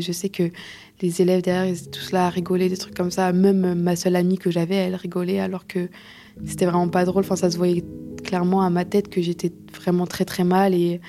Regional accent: Sceaux, Île-de-France, France; j'ai 17 ans et j'ai décroché l'école il y a un an. J'ai grandi à Sceaux dans le 92.

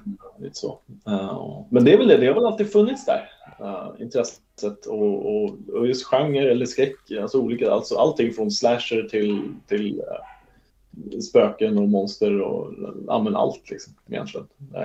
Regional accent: Huddinge, Stockholm County, Sweden; now in Värmdö, Sweden; Jag är uppvuxen i Huddinge men bor just nu ute på Värmdö sedan 2011.

